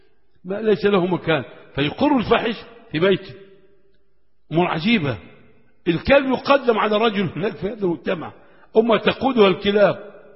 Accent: Egypt; لا آمن في بلدي مصر

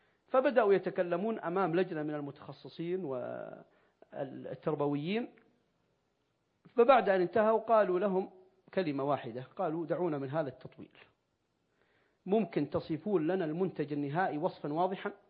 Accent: Abha, Asir, Saudi Arabia; سأذكر لكم تجربة عندنا في أبها

